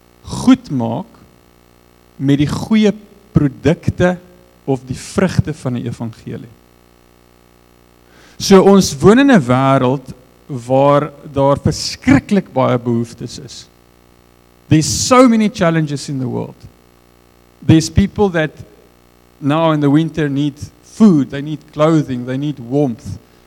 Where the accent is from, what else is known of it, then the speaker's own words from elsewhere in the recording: Free State, South Africa; now in Cape Town, South Africa; ons kom uit die Vrystaat uit en dis nie wat op my hart is nie. Maar altyd as ek terugkom van daar af, dan sukkel ek om weer teenwoordig te raak in die Kaap, want ek bly maar 'n ou Vrystaatertjie